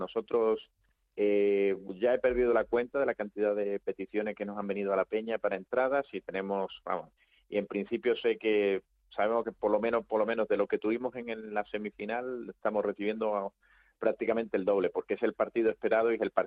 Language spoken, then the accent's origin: Spanish; Spain; soy el único español, el único que conoce Madrid